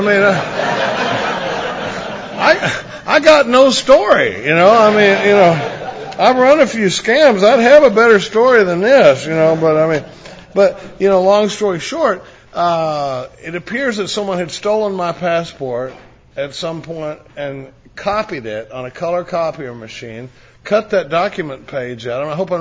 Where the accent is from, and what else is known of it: Dallas, Texas, United States; born or raised there